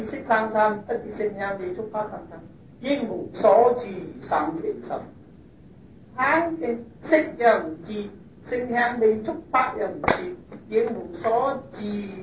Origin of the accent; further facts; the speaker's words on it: China; 我哋中國人問啊自己嘅身體，因為你向外嚟問。